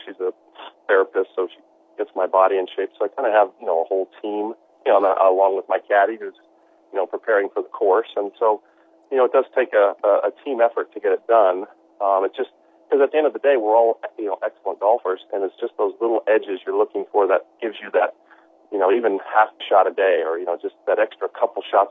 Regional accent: Los Angeles, California, United States; Currently, now, you got to remember, I'm from Los Angeles, so we tend to, I have friends who are Packer fans, Steeler fans, Giants fans.

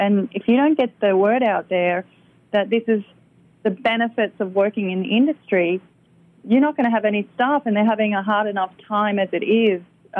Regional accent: Australia; accent: Australian; My Australian accent.

